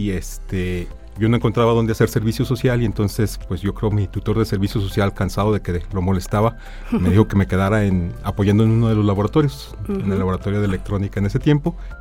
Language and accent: Spanish; Aguascalientes, Mexico; also born or lived in Irapuato, Mexico; yo soy originario de Irapuato, Guanajuato, aunque bueno, resido en Aguascalientes desde los 8 años. Entonces, básicamente, pues ya toda mi vida aquí en Aguascalientes